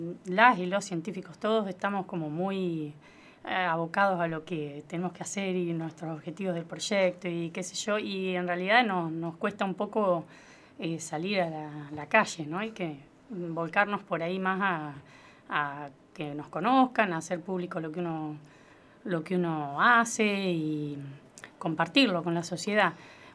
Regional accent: La Pampa, Argentina; De un pueblazo de acá de cerquita de Colonia Barón. Y me vine a estudiar cuando terminé el colegio

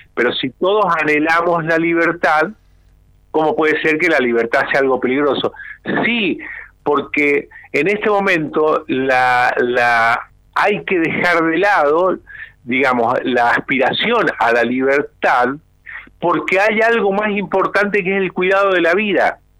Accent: San Juan, Argentina; now in San Luis, Argentina; Estoy hablando, estamos en San Luis, ¿ok? Yo hace muchos años que vivo acá, pero vengo de San Juan

